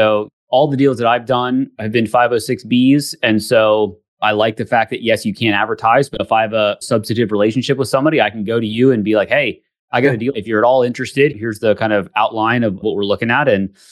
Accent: Pennsylvania, United States; I grew up in Pennsylvania and skied in Vermont and things like that, but never out west.

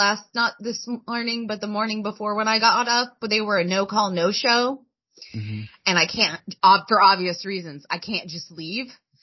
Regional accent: California, United States; Bay Area-ish.

